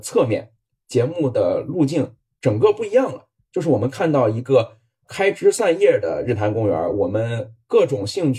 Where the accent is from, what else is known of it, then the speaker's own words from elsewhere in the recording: Northwest China, China; 我作为一个从西北地区来的人啊，虽然逛沙漠去也是我老乡录的。